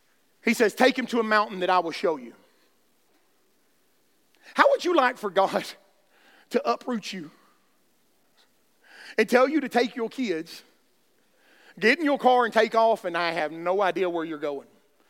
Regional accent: Alabama, United States; I don't need country directions. And I'm from Alabama.

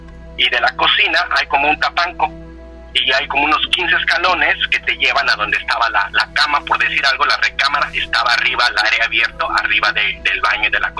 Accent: Mexico; moved away as an adult; also born or lived in London; now in Australia; Yo vivía en México hasta que tenía 19 años y yo me fui de México porque fui a estudiar a Inglaterra.

